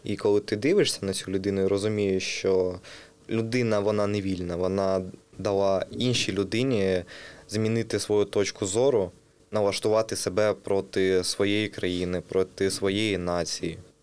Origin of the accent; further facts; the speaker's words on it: Kharkiv Oblast, Ukraine; я з Великого Боровка, це на Харківщині.